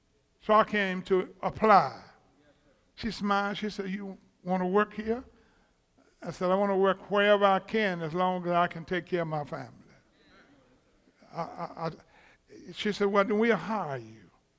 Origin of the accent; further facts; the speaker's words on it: United States; But I'm an American. They hired me.